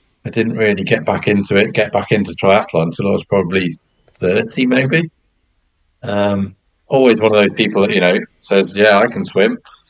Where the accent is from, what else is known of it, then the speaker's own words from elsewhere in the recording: Birmingham, West Midlands, United Kingdom; I was born in Birmingham and there was no sea?